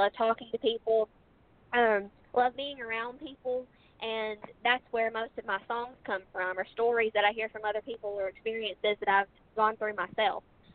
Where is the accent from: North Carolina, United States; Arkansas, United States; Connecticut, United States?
Arkansas, United States; Magnolia; a Christmas pageant in my hometown of Magnolia, Arkansas.